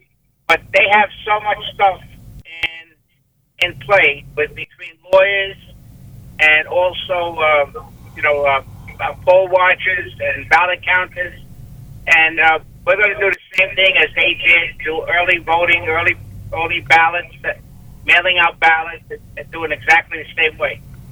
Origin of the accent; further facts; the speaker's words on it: New York, United States; I'm a New Yorker. I mean, I'm also a World Trade Center survivor.